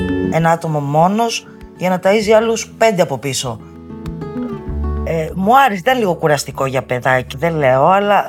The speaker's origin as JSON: {"language": "Greek", "town": "Kyllini", "region": "Western Greece", "country": "Greece", "tie": "born or raised there", "said": "Μεγάλωσα στην Κυλλήνη, ο πατέρας μου ψαράς, η μάνα μου βοηθούσε και αυτή στο καίκι."}